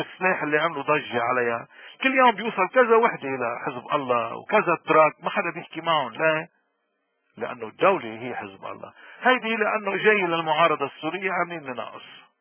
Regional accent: Lebanon; شو بيقول المرزوقي اللي بيهمنا نحن كلبنانيين؟

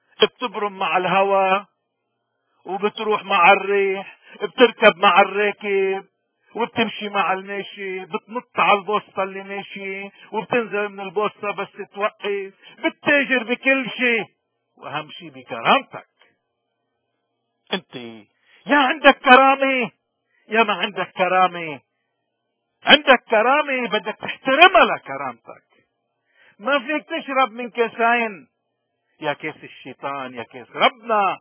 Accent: Lebanon; ونحن كمواطنين لبنانيين

